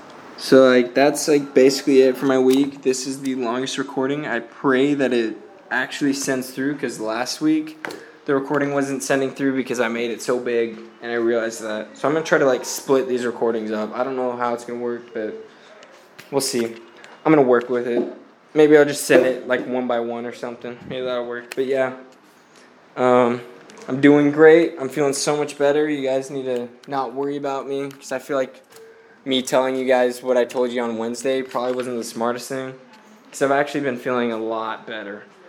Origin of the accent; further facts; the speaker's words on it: United States; everybody here thinks I'm Italian or I'm from France, which is great, because, like, they don't think I'm from America, which is awesome